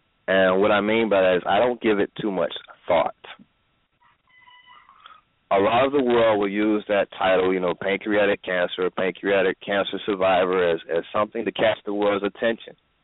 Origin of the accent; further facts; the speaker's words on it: Miami, Florida, United States; I grew up in Miami. I'm from the Overtown area. I understand poverty.